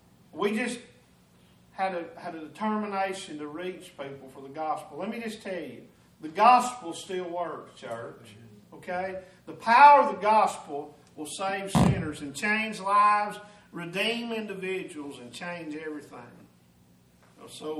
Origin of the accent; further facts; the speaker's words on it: Blairsville, Georgia, United States; I pastored in my hometown in Blairsville, Georgia, at the Harmony Grove Baptist Church for almost 16 years. That's our home.